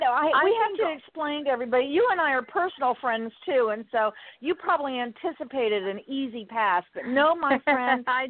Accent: Miami, Florida, United States; You know, I grew up in Miami, and now I'm in Southwest Florida.

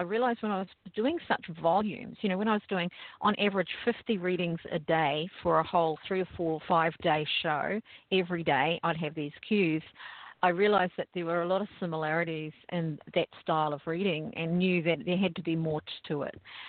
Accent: New Zealand; accent: New Zealand; Well, I'm from New Zealand, and that's where the accent comes from.

